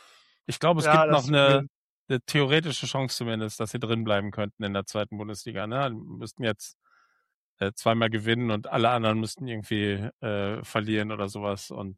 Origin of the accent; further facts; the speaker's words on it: Oberhausen, North Rhine-Westphalia, Germany; Ich komme halt aus Oberhausen, ich bin demzufolge ist mir Rot-Weiß Oberhausen in die Wiege gelegt.